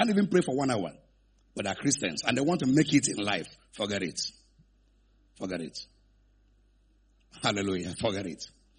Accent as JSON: {"language": "English", "town": "Onitsha", "region": "Anambra", "country": "Nigeria", "said": "I come from Onitsha. Onitsha is one of the homes of the largest markets in Africa."}